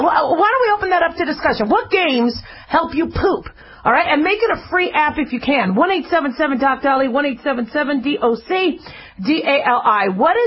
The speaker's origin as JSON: {"language": "English", "town": "Las Vegas", "region": "Nevada", "country": "United States", "said": "I'm from Vegas, I really don't get excited about the gambling"}